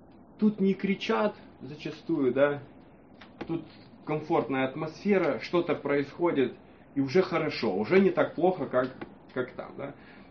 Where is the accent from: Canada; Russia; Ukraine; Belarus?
Ukraine; я с Украины, где еще камень в огород, да, как бы.